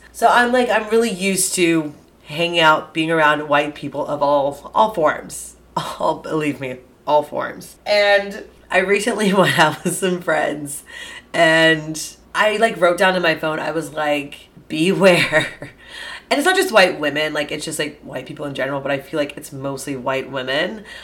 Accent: England, United Kingdom; I'm just very English. I think that's what it is to my core.

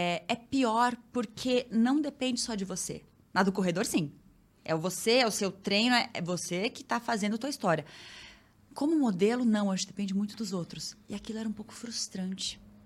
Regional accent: Araranguá, Santa Catarina, Brazil; Eu sou de Araranguá, Santa Catarina. Micro cidadezinha.

